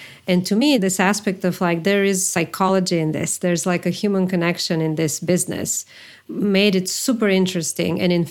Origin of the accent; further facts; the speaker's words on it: Bulgaria; moved away as an adult; now in United States; I'm from Bulgaria originally. My very first job was there in that market, in an advertising agency, then moved to New York